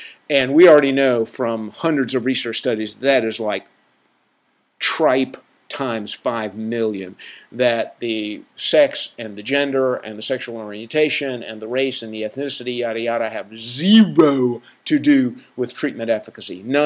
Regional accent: the South, United States; And I can say that for my, because I'm from the South, good old boy-esque organizations.

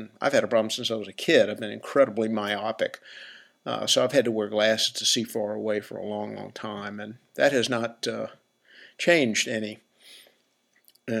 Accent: Southern United States, United States; I'm from the South. And, you know, obviously I live here.

